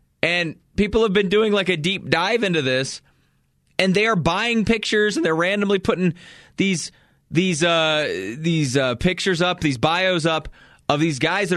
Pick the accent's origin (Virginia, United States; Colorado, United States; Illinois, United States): Colorado, United States; Cheyenne Wells; I grew up in Cheyenne County, and it was Cheyenne Wells. Makes sense. The town was called Cheyenne Wells. The county is Cheyenne County.